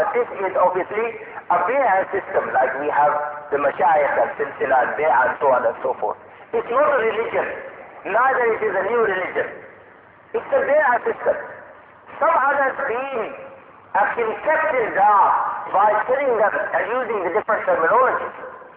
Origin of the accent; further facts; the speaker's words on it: Sheffield, Yorkshire and the Humber, United Kingdom; I come from Sheffield, from South Yorkshire